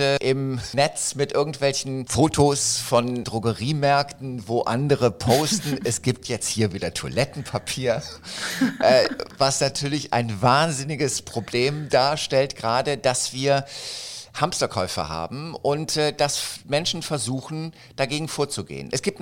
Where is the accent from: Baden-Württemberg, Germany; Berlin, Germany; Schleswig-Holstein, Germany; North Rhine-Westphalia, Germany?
Berlin, Germany; Und ich komme aus Nikolassee.